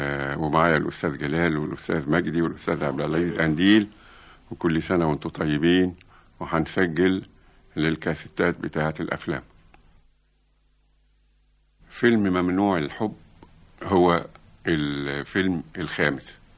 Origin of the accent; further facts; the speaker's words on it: Egypt; ده كلمة بنقولها احنا يا مصريين